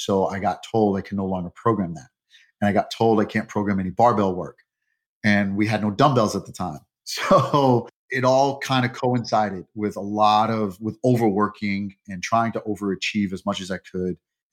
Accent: New York, United States; So, of course, I'm New Yorker through and through. I've never really left the United States all too much, maybe just, you know, maybe to Mexico.

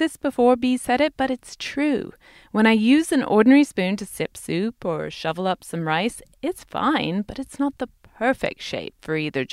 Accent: London, United Kingdom; now in United States; It's not just that everyone mocks me for my American accent when I go home to London.

